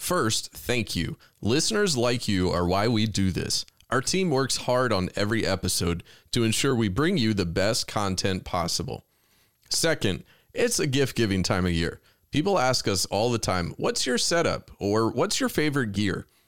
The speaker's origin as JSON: {"language": "English", "town": "Richmond", "region": "Virginia", "country": "United States", "tie": "born or raised there", "said": "I grew up in the Mid-Atlantic in Richmond, Virginia."}